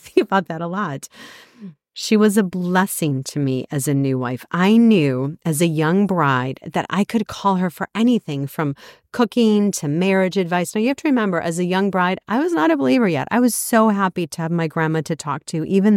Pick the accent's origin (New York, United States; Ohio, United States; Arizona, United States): Ohio, United States; Cleveland; now in Wisconsin, United States; We are originally from Cleveland, Ohio, both of us, and then we moved to Wisconsin when Doug took a job up here.